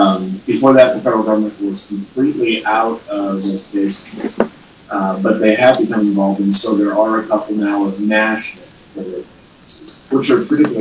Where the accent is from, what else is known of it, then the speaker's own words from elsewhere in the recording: United States; I'm American, you are both Canadian, right?